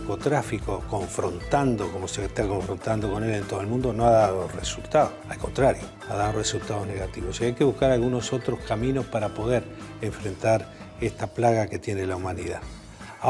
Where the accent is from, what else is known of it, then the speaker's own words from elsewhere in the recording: Uruguay; ni Uruguay va a tomar leyes que impidan el ingreso de inmigrantes a mi país.